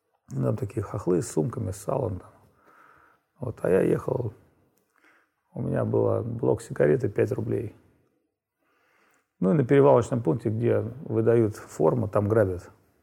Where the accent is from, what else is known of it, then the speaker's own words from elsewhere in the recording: Saint Petersburg, Russia; спросили, ты откуда? Я говорю, из Питера.